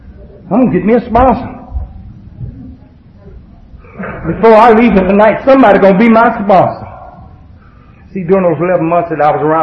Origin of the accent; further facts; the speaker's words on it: Atlanta, Georgia, United States; I'm from Atlanta.